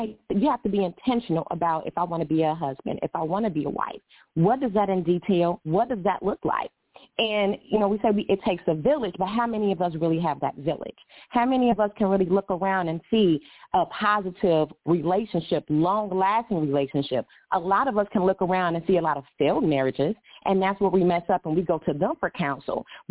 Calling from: Atlanta, Georgia, United States; I am calling from Atlanta, Georgia.

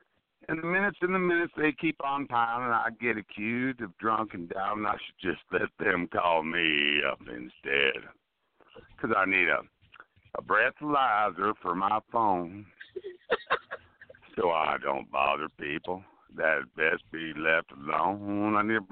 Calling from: Tennessee, United States; I'm calling from Tennessee.

